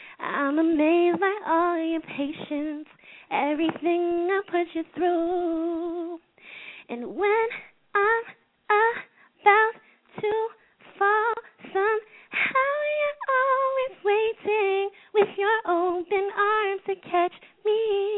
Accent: London, Ontario, Canada; I'm originally from London, Ontario in Canada. And my family's from Nova Scotia in Canada.

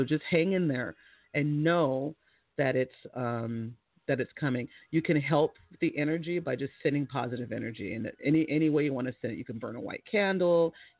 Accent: California, United States; I'm from California, and we're always scared of Chicago because it feels like it's

